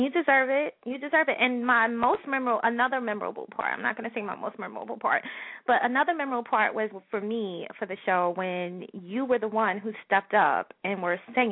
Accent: New York, United States; New York.

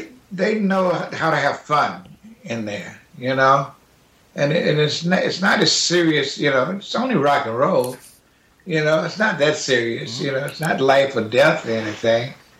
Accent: Virginia, United States; Clarence is originally from my hometown, he's from Virginia.

